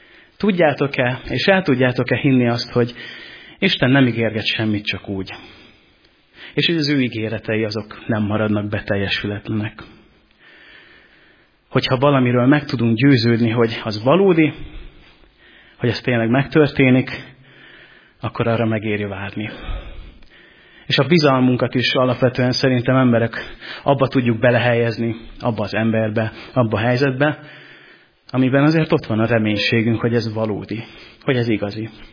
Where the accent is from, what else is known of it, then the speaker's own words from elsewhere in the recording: Hajdú-Bihar, Hungary; Amikor kisfiú voltam, akkor én a családommal, a szüleimmel egy Debrecenhez közeli kis településen nőttem fel, egy kis faluban